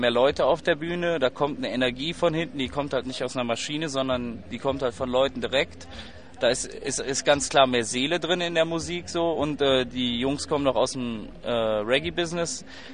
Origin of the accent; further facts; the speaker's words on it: Cologne, North Rhine-Westphalia, Germany; Das heißt, wir kommen nicht aus Stuttgart, Frankfurt oder Hamburg, sondern aus Köln.